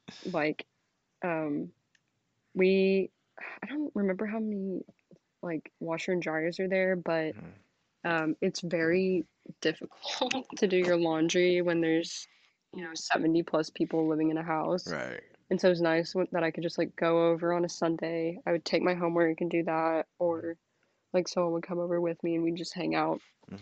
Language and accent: English; Houston, Texas, United States; also born or lived in Wichita; I grew up in Wichita until I was about 8, and Wichita, that place is cold. And so I think I was used to the cold there, but then moved on to Houston